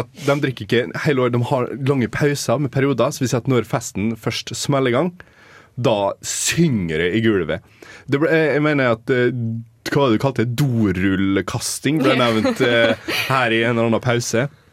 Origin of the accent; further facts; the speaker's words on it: Molde, Møre og Romsdal, Norway; gang jeg husker at jeg så en liksom brawl i gataen, det var hjemme i Molde.